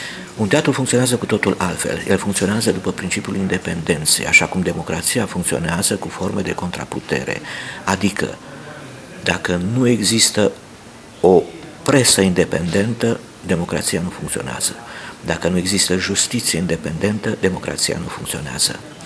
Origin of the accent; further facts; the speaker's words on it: Rădăuți, Suceava County, Romania; Eu mă simt rădăuțean, mă simt bucovenean, mă simt român, sunt și francez prin faptul că am dublă cetățenie, dar mă simt profund european de asemenea